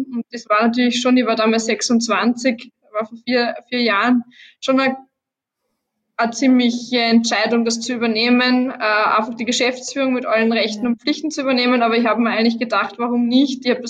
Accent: Lower Austria, Austria; als gebürtige Waldviertlerin, also ich habe zwar Kärntner Wurzel im Raum Radenthein von meinem Opa

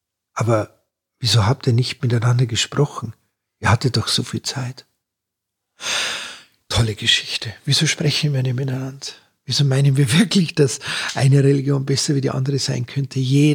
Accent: Munich, Bavaria, Germany; Ich bin ja geborener Münchner, ich bin mit der Wiesn groß geworden. Wenn der richtige Windstimmung ist, dann haben wir bei uns in Leim drüben den Duft sogar bis von der Wiesn bis nach Horm gekriegt.

